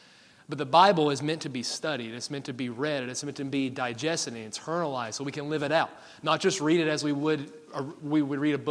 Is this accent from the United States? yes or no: yes; Tennessee, United States; I definitely butchered those because I'm from Tennessee, not Israel.